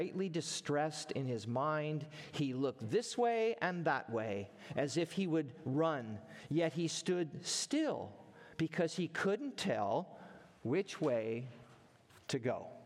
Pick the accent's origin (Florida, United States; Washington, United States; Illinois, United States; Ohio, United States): Washington, United States; Everett; born there; I was born in Everett, Washington.